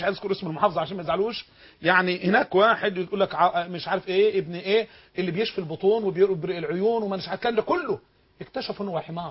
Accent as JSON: {"language": "Arabic", "country": "Egypt", "said": "اللي كان قاله شيخ كبير عندنا في مصر"}